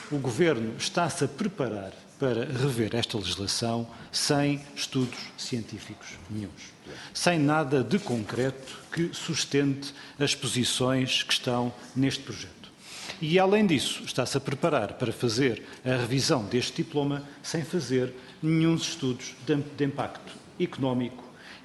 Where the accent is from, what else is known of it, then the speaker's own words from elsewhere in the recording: Vila de Rei, Castelo Branco, Portugal; há um no distrito que eu sou natural, em Vila de Rei, há um gastronómico do axigã.